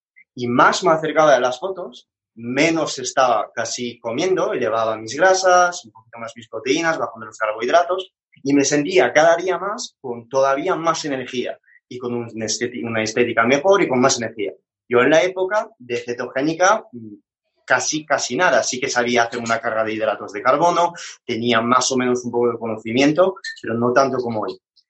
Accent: France; accent: French; Spanish is a second language; moved away as an adult; now in Madrid, Spain; este acento no es de un barrio ahí chulo de Madrid, este acento es porque soy francés, pasé 19 años de mi vida en Francia, y luego me vine a Madrid para estudiar farmacia, que mis padres son españoles

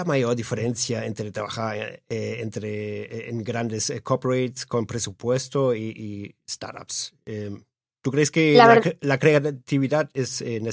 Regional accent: Northern Germany, Germany; now in Málaga, Spain; Yo que soy del norte de Alemania, pues ya ves.

